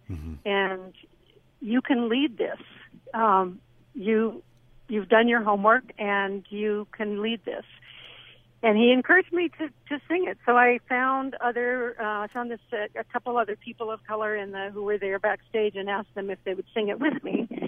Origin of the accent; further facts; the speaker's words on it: California, United States; and also being a Californian, a lot of this was happening in the South and Southeast.